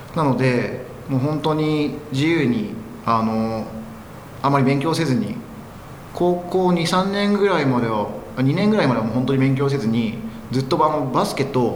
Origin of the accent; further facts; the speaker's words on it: Koganei, Tokyo, Japan; 出身は東京都の小金井市です。